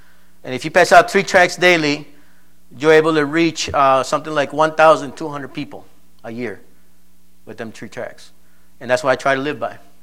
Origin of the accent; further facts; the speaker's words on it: Colombia; now in United States; when I go back home to when I'm in Colombia, I tell the people, yeah, I'm from the States